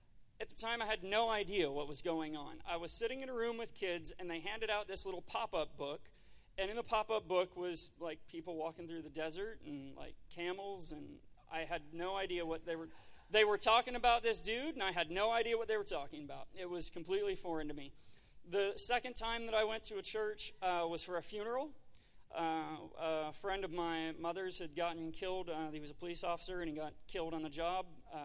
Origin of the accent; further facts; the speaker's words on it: Watauga, Texas, United States; also born or lived in El Paso / Fort Worth; So I was born in El Paso, Texas. I lived there till I was 4 years old, and then we moved to Fort Worth. I was raised most of my life in Watauga, Texas, which is a tiny little spit of a town just west of North Richland Hills